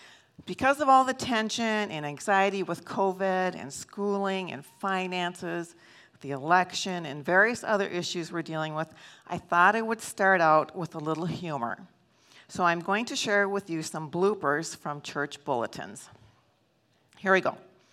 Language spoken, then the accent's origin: English; North St. Paul, Minnesota, United States; Yeah, I'm from North St. Paul. Jeff is from the Boston area. We met in Florida.